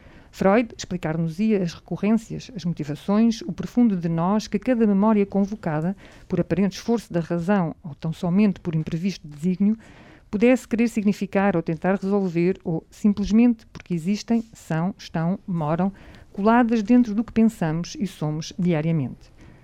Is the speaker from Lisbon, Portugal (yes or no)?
yes; Lisbon, Portugal; Eu sou de Lisboa